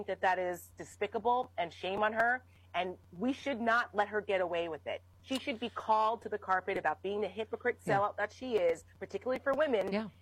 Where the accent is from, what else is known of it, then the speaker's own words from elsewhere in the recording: New Jersey, United States; I'm from Jersey. I grew up there